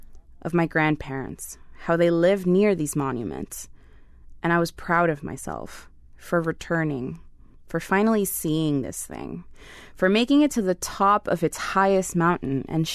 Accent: Lima, Peru; In Peru, I'm a white person. A guide even asked me in English where I'm from, and when I say Lima, he says my complexion just doesn't look made in Peru.

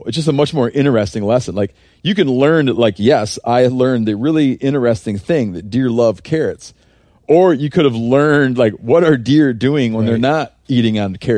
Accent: Michigan, United States; Like when I grew up in Michigan for deer

